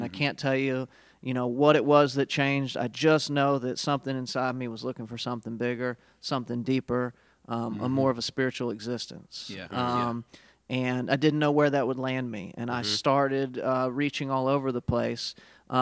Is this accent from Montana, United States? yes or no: no; Memphis, Tennessee, United States; also born or lived in Jackson, Mississippi / York, Pennsylvania; I was born in Jackson, Mississippi. Then I moved to Memphis when I was four. Age 11 through 17, I spent in York, Pennsylvania. Then to Jackson, Tennessee for ages 18 and 19, and then back to Memphis.